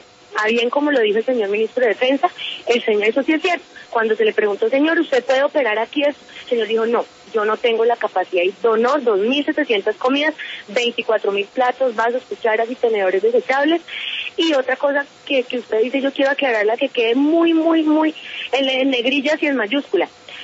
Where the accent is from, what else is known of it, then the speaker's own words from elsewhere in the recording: Bogotá, Colombia; Yo soy de Bogotá, pero viví algún tiempo, estudié en Bogotá